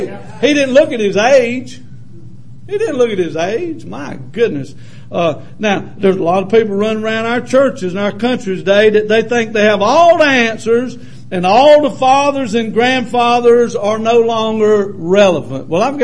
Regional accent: Lancaster, United States; And I'm from Lancaster. We have to do that redneck.

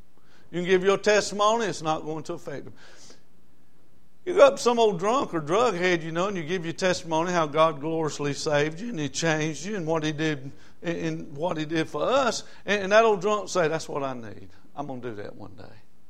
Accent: United States; Now, I grew up in America, and I'm 60 something years old, and but I grew up in America

